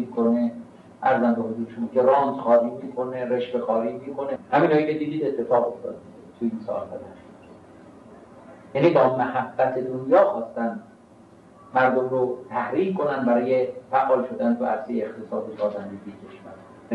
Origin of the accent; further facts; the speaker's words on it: Tehran, Tehran Province, Iran; من خب تو این شهر متولد شدم، قدیب رو یادمه تو تهران